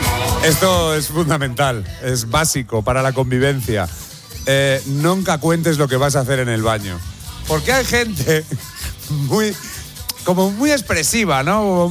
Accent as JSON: {"language": "Spanish", "town": "Salamanca", "region": "Castile and León", "country": "Spain", "tie": "born or raised there", "said": "Y yo cuando era pequeño, mi abuelo vivía en Valladolid y yo vivía en Salamanca."}